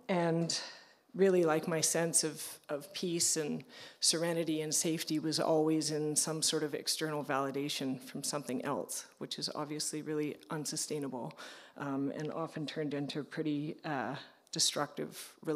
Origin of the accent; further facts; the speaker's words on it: Vancouver, British Columbia, Canada; I have an older sister and a mom and a dad, and we grew up in Vancouver